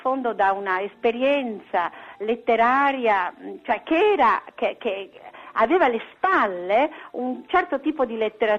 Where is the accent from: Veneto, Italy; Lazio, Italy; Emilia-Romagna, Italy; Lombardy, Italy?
Lazio, Italy; Rome; sono vissuta a Roma, sono nata a Roma, ma ho studiato a Bologna